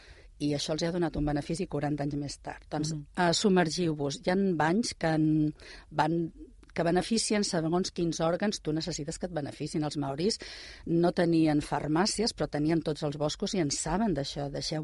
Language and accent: Catalan; Catalonia, Spain; ara que som els catalans allà com jo i altres cultures